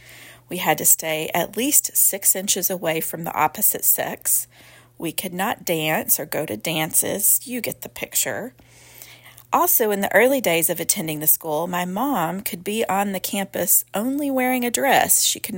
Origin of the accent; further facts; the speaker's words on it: Texas, United States; From grades 7 to 12, I went to a small private school at my hometown in Texas.